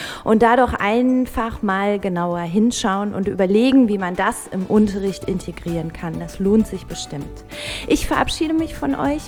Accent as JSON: {"language": "German", "region": "North Rhine-Westphalia", "country": "Germany", "tie": "born or raised there", "moved": "yes", "said": "Und ich sende liebe Grüße in meine Heimat nach NRW."}